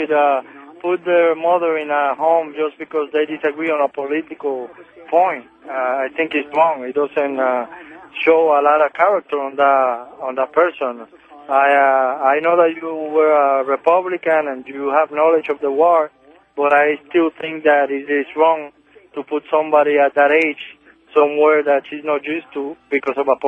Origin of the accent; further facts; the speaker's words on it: Miami, Florida, United States; also born or lived in Manhattan; Yeah, Miami.